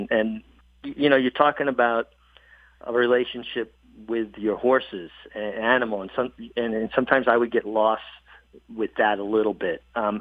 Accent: Brooklyn, New York, United States; Everybody, you know, kid growing up in Brooklyn wants to be a jockey.

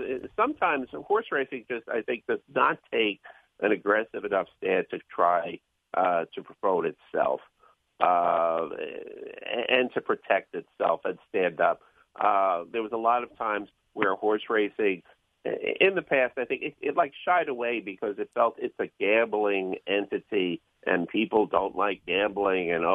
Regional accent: Queens Village, New York, United States; I personally remember from being old enough and growing up in Queens Village, yeah, that area was a congested city

